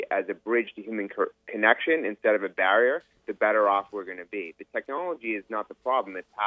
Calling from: New York, United States; New York, New York.

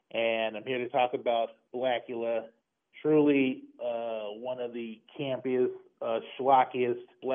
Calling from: Houston, Texas, United States; I'm calling from Houston, Texas.

